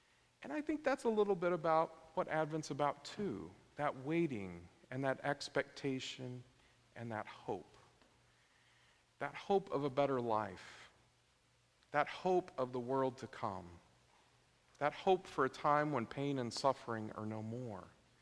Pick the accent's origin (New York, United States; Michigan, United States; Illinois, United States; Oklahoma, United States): Oklahoma, United States; Oklahoma City; This past week, I was actually in Oklahoma City, which is my hometown, and it's actually a small miracle I'm here with you today.